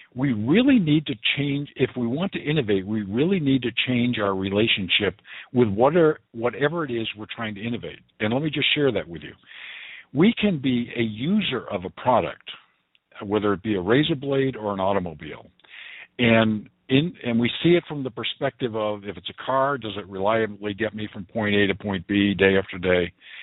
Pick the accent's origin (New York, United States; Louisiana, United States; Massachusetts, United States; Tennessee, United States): Massachusetts, United States; Boston; I grew up in the Boston area and Walden Pond and all of that.